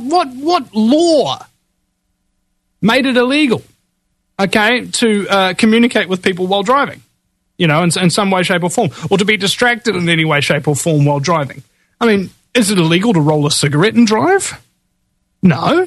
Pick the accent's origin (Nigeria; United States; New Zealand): New Zealand